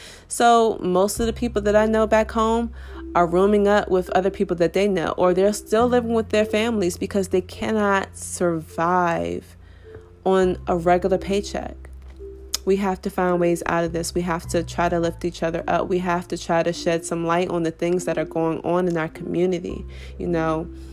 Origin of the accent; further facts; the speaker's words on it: Washington, District of Columbia, United States; You know, I grew up in Southeast DC where it was normal to see people getting jumped.